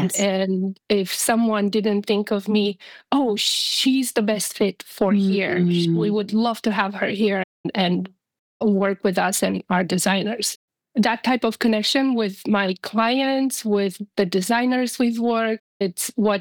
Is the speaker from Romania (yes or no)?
yes; Romania; moved away as an adult; So we came here from Romania only 9 years ago.